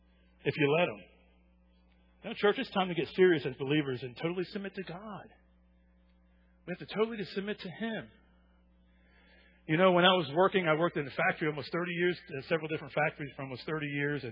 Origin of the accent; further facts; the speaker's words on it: New Jersey, United States; 8 years in the Marine Corps, I'm from New Jersey, and I'm Italian.